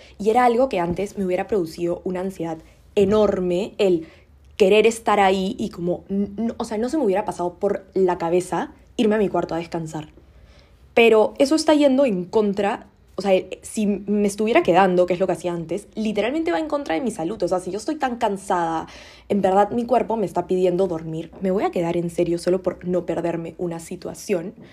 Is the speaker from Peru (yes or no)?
yes; Peru; now in Spain; yo viviendo en otro país, para quienes no me siguen, yo vivo en España y soy peruana, mi familia vive en Perú